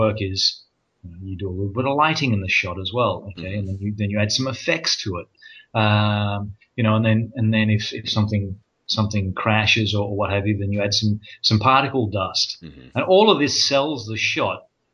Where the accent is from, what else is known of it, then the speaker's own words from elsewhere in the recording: Australia; being an Australian, you have to be multi-skilled.